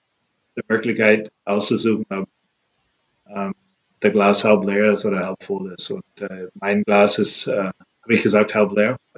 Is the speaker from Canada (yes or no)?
yes; Canada; also born or lived in Germany; für den Rest meiner Kindheit war ich in Kanada. Da bin ich aufgewachsen, habe auch da Eishockey gespielt bis meine letzte Junioren-Saison